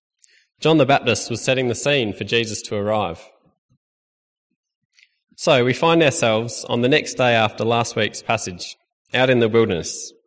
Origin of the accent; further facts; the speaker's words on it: Bendigo, Victoria, Australia; also born or lived in New South Wales; I was born in New South Wales. I grew up in Bendigo and then trekked off to Melbourne to study podiatry.